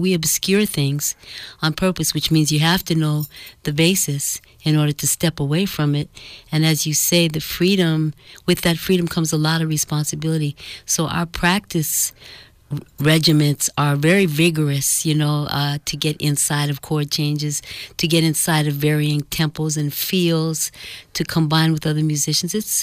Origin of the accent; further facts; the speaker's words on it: Oakland, California, United States; I'm from Oakland, and my breeding grounds were, for musically speaking, were around Laney Junior College